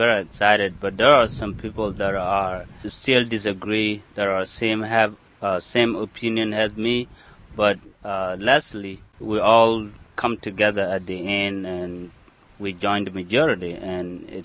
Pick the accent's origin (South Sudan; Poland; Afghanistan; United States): South Sudan; Bor, Jonglei; I'm from Bor. Bor is along a wide Nile, very populated, far from the north or central Sudan, close to Juba, which is the big town in the south. That's where I'm from.